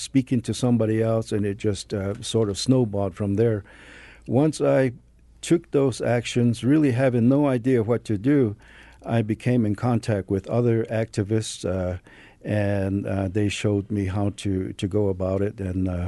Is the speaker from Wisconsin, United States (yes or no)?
no; Acoma, New Mexico, United States; I'm from Acoma. Acoma name is … I'm glad to be here.